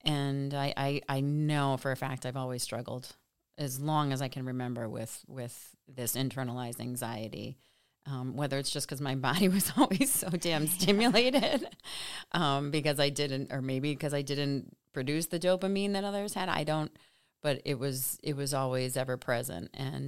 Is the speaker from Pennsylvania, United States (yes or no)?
yes; Scranton, Pennsylvania, United States; We are from Scranton, Pennsylvania, or the surrounding areas. And St. Patrick's Day around here is like Christmas.